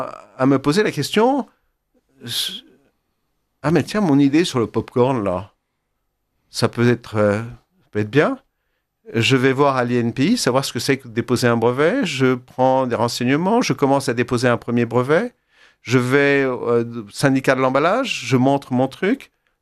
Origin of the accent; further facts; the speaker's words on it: Paris, Île-de-France, France; je suis un petit Parisien.